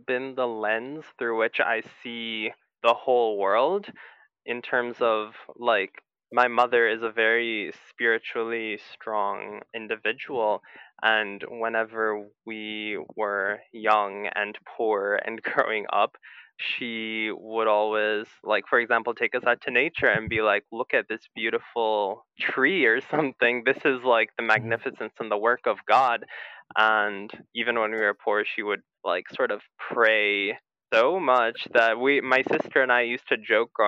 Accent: St. Louis, Missouri, United States; I'm from St. Louis, Missouri, and I identify firstly as a brown trans woman of Bengali descent. My parents are immigrants to this country

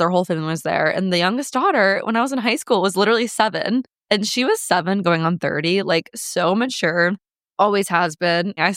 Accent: Omaha, Nebraska, United States; Since I don't live in Omaha anymore, and I'm from Omaha, it was kind of like a little reunion, seeing lots of people from high school

